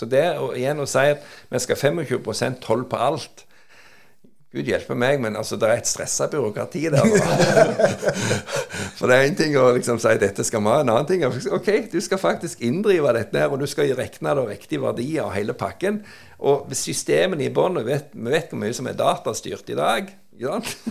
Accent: United States; Men igjen, sitter vi som amerikaner, så kan vi forstå det på en annen måte.

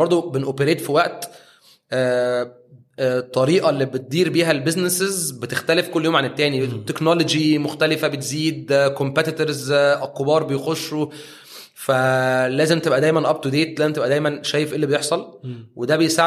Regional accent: Egypt; عن الحته اللي احنا عندنا في مصر

